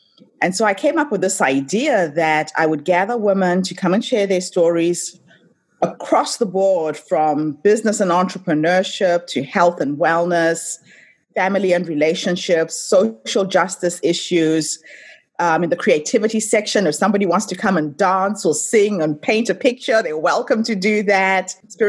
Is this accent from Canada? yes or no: no; Zimbabwe; I come from Zimbabwe